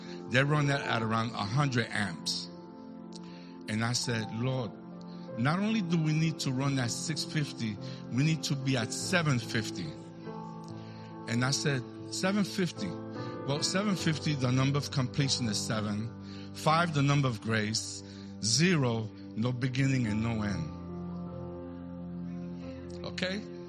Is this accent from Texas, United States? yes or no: no; New York, United States; I'm from New York. If you know New York people always carry cables, right, Louis?